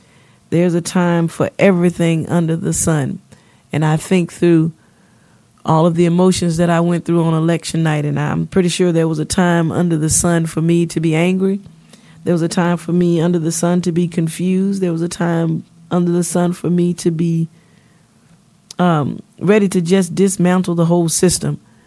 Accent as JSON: {"language": "English", "region": "Louisiana", "country": "United States", "tie": "born or raised there", "said": "I was sharing with you guys how I was raised up in Louisiana. I was born in Louisiana, and how the little lady at the country store had terms of endearment for me and my sister."}